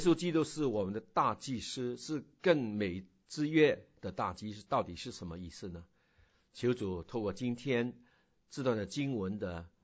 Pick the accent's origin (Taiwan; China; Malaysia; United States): China; 我们中国人呢很喜欢讲的是关系啊，我们很重视关系